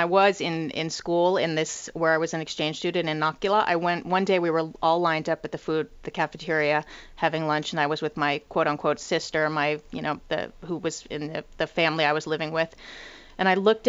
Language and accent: English; New York City, New York, United States; now in Finland; I came from Manhattan, from New York City, and I ended up in, Marcos can tell you the kind of context, a tiny little town